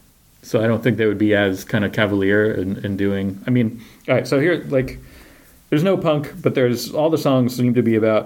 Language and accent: English; New York, United States; me growing up on Long Island in the 70s, 80s.